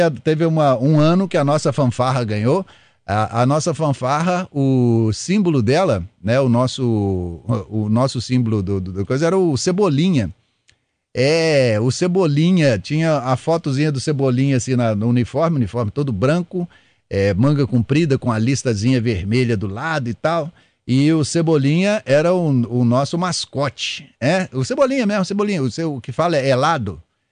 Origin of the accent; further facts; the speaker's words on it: Lavras, Minas Gerais, Brazil; eu estudava no colégio estadual Polivalente, que um dia eu tive em Lavras, na minha terra lá.